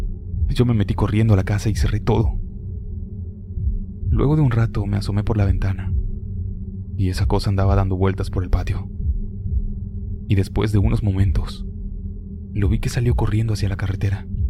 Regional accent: Tancanhuitz, San Luis Potosí, Mexico; Yo vengo de una comunidad de Tancanuitz, que es un pueblo y uno de los 58 municipios del estado de San Luis Potosí, en el centro de México.

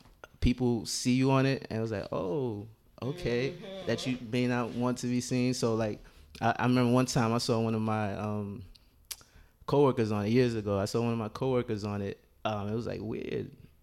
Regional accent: Brooklyn, New York, United States; I'm from Brooklyn, Haitien, Flatbush

